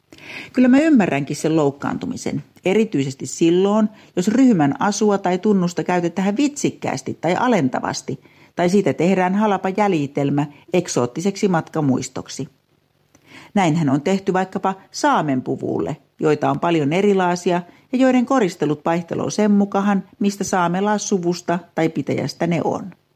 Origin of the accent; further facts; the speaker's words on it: Ostrobothnia, Finland; Meillä Pohjanmaalla on yksi erityinen vaate